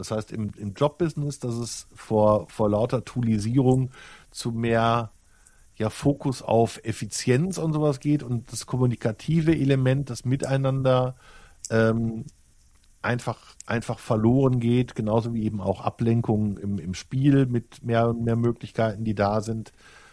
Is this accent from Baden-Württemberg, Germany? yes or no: no; North Rhine-Westphalia, Germany; born there; Ich sage immer so gerne, ich bin auf Kohle geboren, auf Stahl getauft.